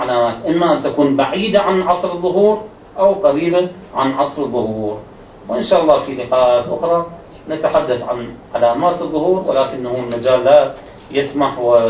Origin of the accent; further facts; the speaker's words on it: Iraq; ولذلك ما يحدث عندنا في العراق وفي دول الجوار